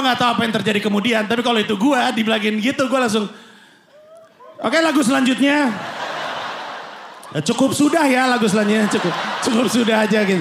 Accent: Singapore; born there; Gue lahir di Singapura.

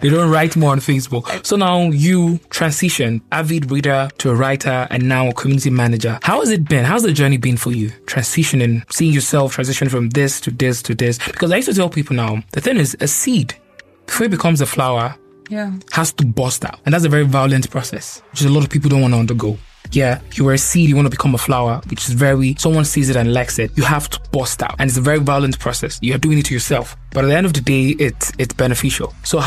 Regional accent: Nigeria; you know I'm Nigerian.

